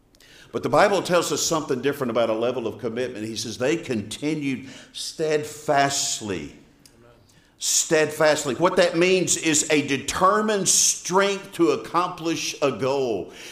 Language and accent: English; Southern United States, United States; Listen, this is the South. I was born in the South. I've lived in the South all my life.